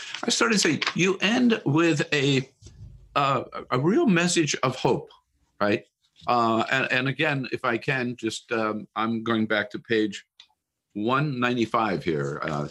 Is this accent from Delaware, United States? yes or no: yes; Delaware, United States; Hey, from Delaware.